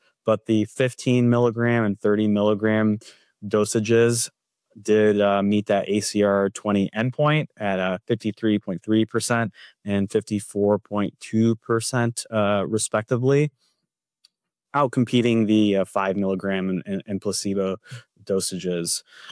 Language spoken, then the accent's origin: English; Detroit, Michigan, United States; PA. I'm from the Detroit area in Michigan.